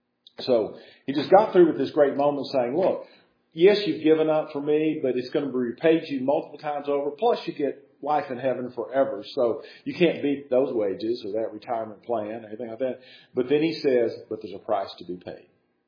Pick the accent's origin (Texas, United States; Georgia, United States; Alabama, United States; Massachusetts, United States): Texas, United States; I grew up in West Texas, so I didn't know much about mountains.